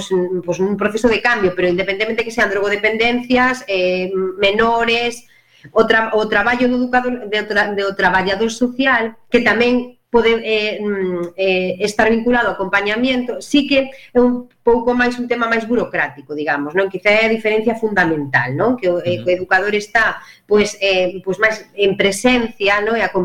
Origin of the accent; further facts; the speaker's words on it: Ferrol, Galicia, Spain; eu nací e crecín en Caranza, que é un barrio histórico de loita contra a droga.